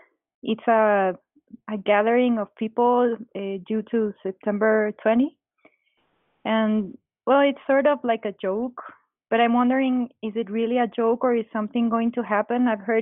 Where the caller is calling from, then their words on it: Guatemala; I'm calling from Guatemala.